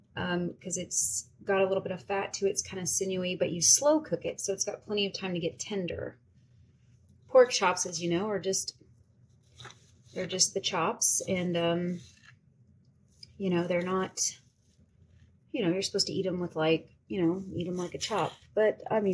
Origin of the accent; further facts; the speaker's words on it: the South, United States; I'm from the South and it's a big thing here.